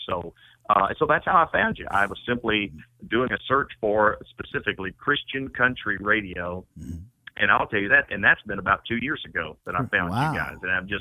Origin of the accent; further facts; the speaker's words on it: Mississippi, United States; It's a bunch of songs I grew up with in Mississippi.